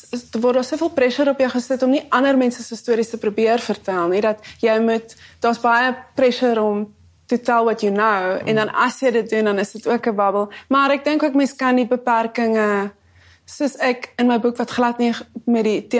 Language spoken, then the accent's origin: Afrikaans; Cape Town, Western Cape, South Africa; want ek het net groot geword in die Kaapse voorstede in my hele lewe